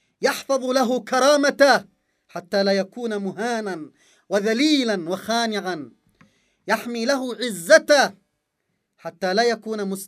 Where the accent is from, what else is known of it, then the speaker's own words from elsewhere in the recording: Yemen; نحن كيمنيين، كشعب يمني، نحن المعنيون بأمرنا